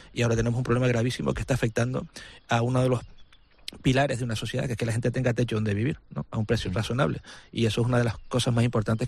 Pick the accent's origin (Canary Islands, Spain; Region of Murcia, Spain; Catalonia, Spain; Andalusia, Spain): Canary Islands, Spain; nosotros no somos ni Barcelona, ni somos Venecia, ni somos Hawái. Somos Canarias